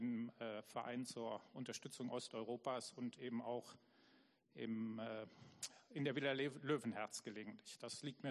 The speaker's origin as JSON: {"language": "German", "country": "Germany", "moved": "yes", "said": "Der Vorname macht deutlich, ich bin Deutscher, auch wenn ich sehr lange im Ausland war. Ich fühle mich auch ein bisschen wie Neudeutscher. Da wir das Land verlassen haben, kurz bevor die Mauer fiel."}